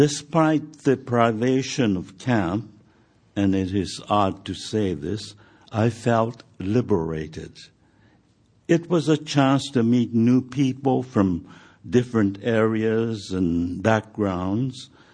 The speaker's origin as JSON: {"language": "English", "country": "United States", "said": "How dare they question my loyalty as an American?"}